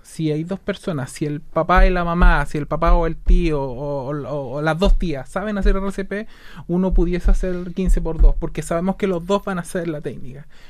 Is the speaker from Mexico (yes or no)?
no; Chile; Nosotros tenemos que ser capaces, como chilenos, más temprano que tarde